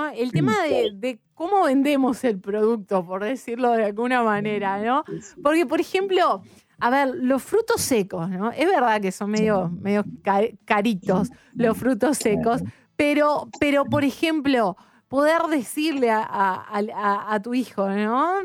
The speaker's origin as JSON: {"language": "Spanish", "country": "Uruguay", "said": "Yo soy uruguaya también, ¿no? Entonces, es típico de Uruguay el pan con manteca."}